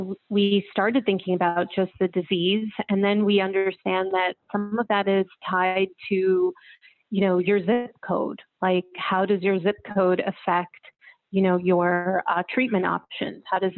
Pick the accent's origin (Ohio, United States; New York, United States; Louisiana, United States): New York, United States; I'm a New Yorker. I grew up in upstate New York, spent over a decade in New York City, and have had the pleasure of recently moving to Long Island